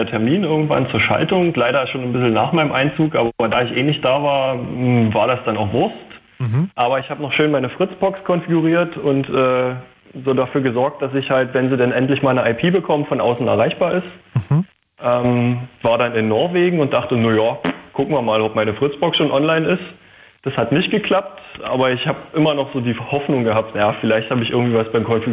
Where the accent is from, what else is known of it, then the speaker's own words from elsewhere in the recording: Cottbus, Brandenburg, Germany; Ja, ich komme aber aus Brandenburg, so ist nicht. Ich komme aus Cottbus.